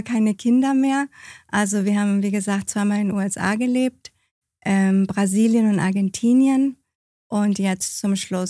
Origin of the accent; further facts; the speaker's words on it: Honduras; Ich bin ja im Ausland aufgewachsen.